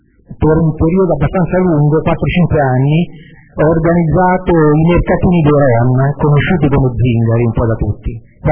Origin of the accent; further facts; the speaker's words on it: Cerveteri, Lazio, Italy; Buonasera, intanto io sono di Cerveteri, mia nonna era di Pisciarelli, che quelli di Bracciano sanno cos'è, per cui mi sento coinvolto completamente, essendo mezzo braccianese e mezzo cervetrano.